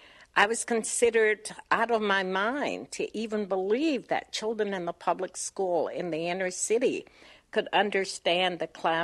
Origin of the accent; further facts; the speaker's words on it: Alabama, United States; I think from the time I was a young child, I always wanted to play school growing up in Alabama